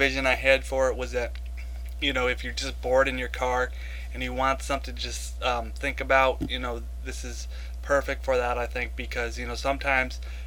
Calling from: Newark, New Jersey, United States; I'm podcasting from Newark, New Jersey

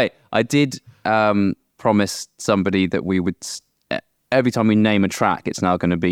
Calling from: Norway

